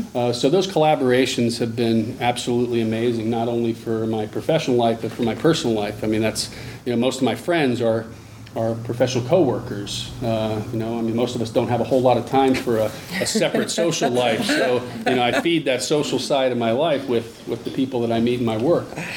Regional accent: Washington, District of Columbia, United States; I grew up in Washington, D.C. It's really hard to make that smaller community happen in a very large city.

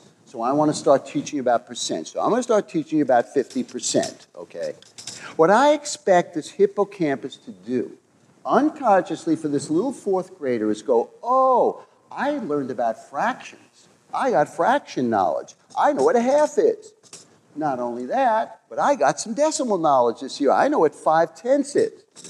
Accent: New York, United States; accent: New York; you might be tripping on my shirt or my New York accent or something else that's going on out there.

